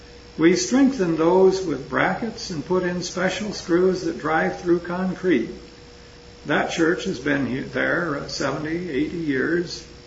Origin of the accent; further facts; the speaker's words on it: Italy; now in United States; I was a citizen, but I had to register as an enemy alien because I was from Italy.